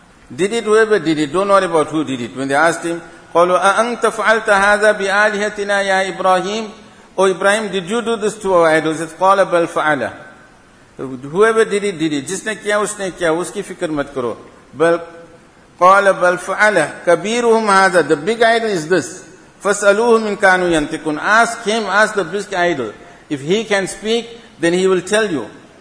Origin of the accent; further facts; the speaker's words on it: Durban, KwaZulu-Natal, South Africa; in Escott, the town from which I come, I'm originally from Durban, and from this Overport area, from Waterfall Road, number 66, Waterfall Road. That is my original home.